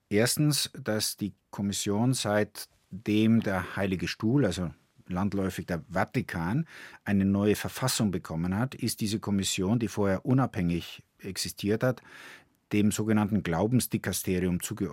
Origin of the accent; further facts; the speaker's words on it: Kareth, Bavaria, Germany; Ich bin in dem Ort Karet bei Regensburg aufgewachsen